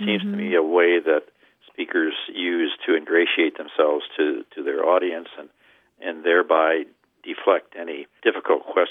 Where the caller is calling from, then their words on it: University Park, Maryland, United States; I'm calling from University Park, Maryland, a D.C. suburb.